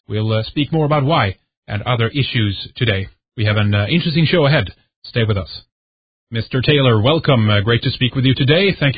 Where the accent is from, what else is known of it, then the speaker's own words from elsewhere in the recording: Sweden; English is a second language; from Sweden, and this is Red Ice Radio.